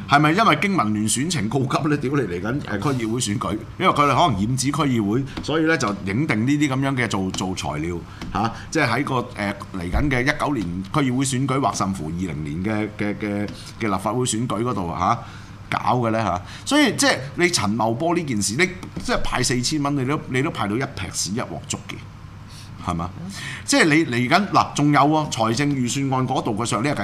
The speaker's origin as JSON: {"language": "Cantonese", "country": "Hong Kong", "said": "為咗俾我哋香港人真係落去"}